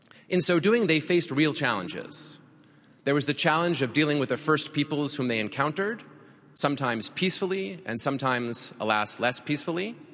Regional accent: Massachusetts, United States; I speak, of course, of my home state, Massachusetts

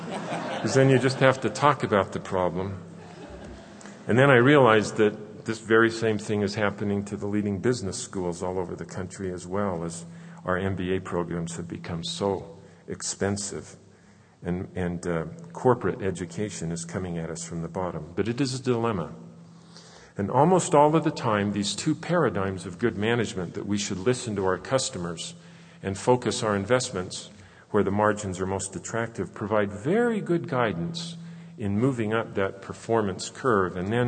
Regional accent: Salt Lake City, Utah, United States; I remember when I grew up in Salt Lake City and my dad worked in the ZCMI department store there.

